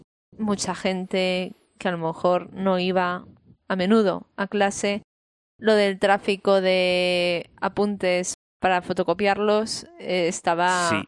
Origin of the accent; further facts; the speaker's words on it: Pontevedra, Galicia, Spain; born there; no soy extranjera dentro de España, pero como he tenido que estudiar en una ciudad diferente a donde nací